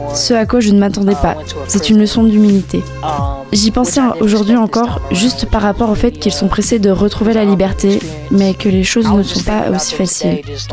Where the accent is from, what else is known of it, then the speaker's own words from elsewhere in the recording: Southern United States, United States; la population est si diversifiée chez nous, mais on garde cette ambiance du sud des États-Unis. Ça passe par notre accent